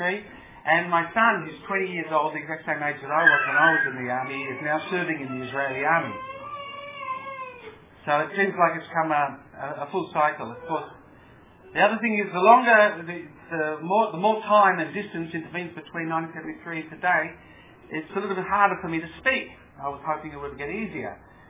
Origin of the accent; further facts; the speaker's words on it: Melbourne, Victoria, Australia; And my growing up in Melbourne, being born here in 1953, and having fought in the war in 1973 when I was 20 years of age, and today I'm 46